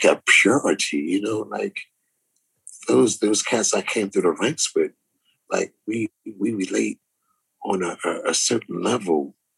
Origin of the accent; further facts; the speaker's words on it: Philadelphia, Pennsylvania, United States; But a lot of this took place, born and bred in Philadelphia.